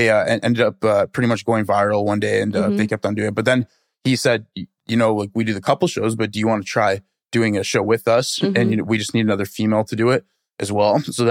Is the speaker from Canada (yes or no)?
yes; Ontario, Canada; You know, we came from Ontario and then moved into the East Coast of Canada, and it was in the middle of winter.